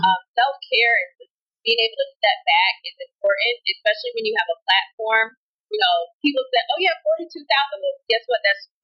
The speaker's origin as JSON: {"language": "English", "town": "Chicago", "region": "Illinois", "country": "United States", "lives_now": "Atlanta, United States", "said": "And Atlanta, to me, I'm originally from Chicago, so this was a very big difference when I got here."}